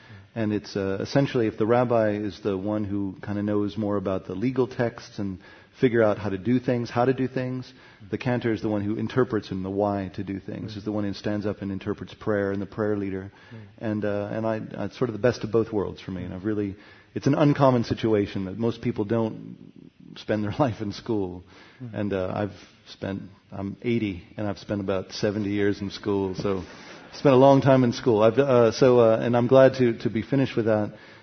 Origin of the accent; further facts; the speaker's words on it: Chicago, Illinois, United States; also born or lived in New Orleans / New York; now in Austin, United States; I grew up in Chicago. Nobody? Okay. Great. And I went to school in New Orleans.